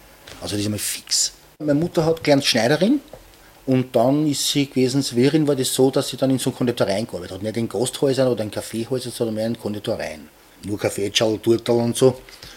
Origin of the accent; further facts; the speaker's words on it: Vienna, Austria; Ich liebe Wien. Wirklich. Ich bin ein richtiger Wiener. Ich kann meine Sprache nicht ablegen. Ich kann nicht anders sprechen. Ich habe das so gelernt. Ich will nicht anders reden.